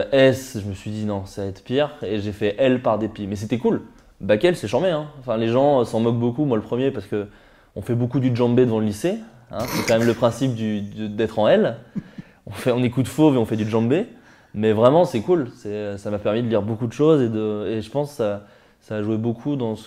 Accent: Autun, Bourgogne-Franche-Comté, France; moved away as an adult; Je viens de Bourgogne, d'Autun, qui est une petite ville en Bourgogne, dans laquelle j'ai grandi. J'ai passé 18 années là-bas. Et dès que j'ai pu, j'ai quitté.

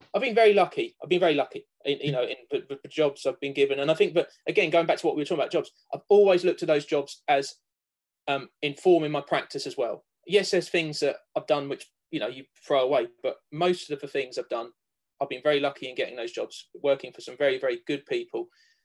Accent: Cambridge, East of England, United Kingdom; I grew up around Cambridge, so we went to the Fitzwilliam a lot, Kettle's Yard a lot.

